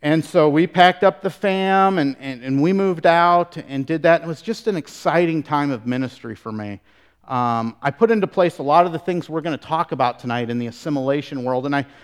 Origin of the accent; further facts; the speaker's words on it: Indiana, United States; also born or lived in Tampa, United States / Southern California, United States; So we lived in a lot of different places, but we spent some of my youth growing up in the Midwest in Indiana, near the Fort Wayne area, and that sort of thing, and then also Tampa, Florida, we planted a church.